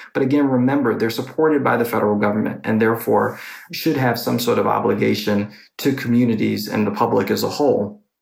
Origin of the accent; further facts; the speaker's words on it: New York City, New York, United States; now in Washington, United States; Well, I'm from New York City, and I'm living in Washington, D.C.